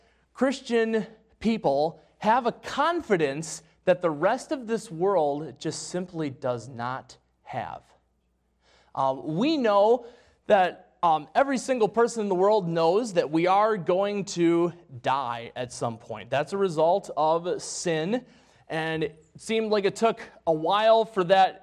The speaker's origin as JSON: {"language": "English", "region": "Wisconsin", "country": "United States", "said": "I'm from Wisconsin and our football team is just a lot better up there."}